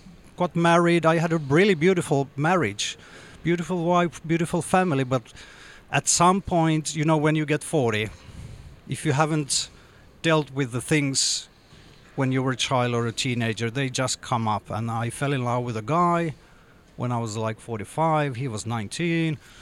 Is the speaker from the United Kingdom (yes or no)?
no; Jakobstad, Ostrobothnia, Finland; I grew up in Jakobstad, which is a Swedish-speaking small town by the coast up north.